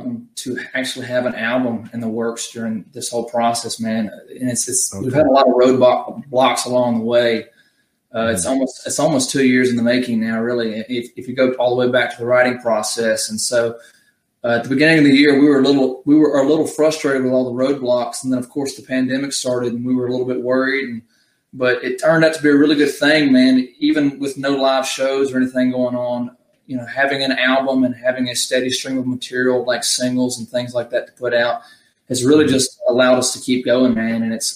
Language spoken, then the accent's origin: English; Gulfport, Mississippi, United States; we're from Gulfport, but really the coast is one big city